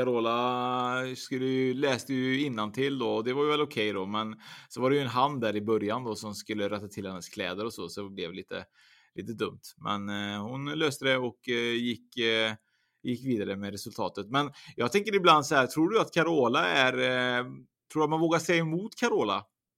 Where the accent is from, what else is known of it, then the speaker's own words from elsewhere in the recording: Sweden; jag är lite dum svensk ibland